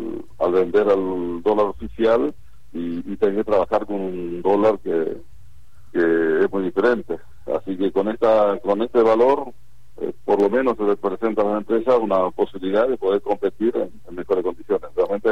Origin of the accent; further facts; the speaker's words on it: Misiones, Argentina; creo que hay un interés para Misiones, de donde soy, es una gran oportunidad